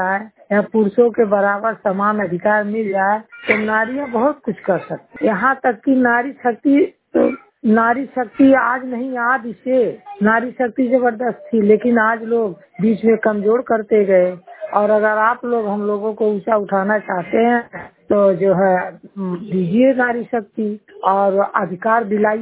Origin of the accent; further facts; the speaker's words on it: Uttar Pradesh, India; मेरी उम्र 57 साल है, मैं संत कबीर नगर की रहने वाली हूँ